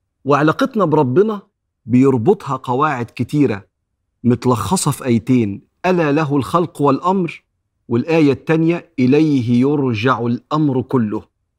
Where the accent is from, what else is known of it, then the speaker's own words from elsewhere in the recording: Egypt; هويتي إن أنا مسلم، أنا مسلم. هويتي إن أنا مصري، أنا مصري.